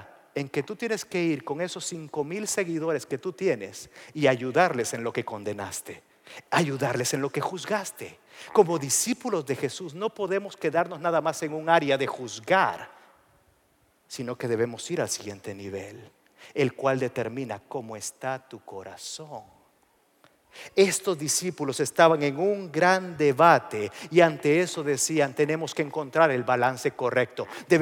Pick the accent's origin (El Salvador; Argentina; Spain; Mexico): El Salvador; Estando en mi país, El Salvador, fuimos a la casa de una tía.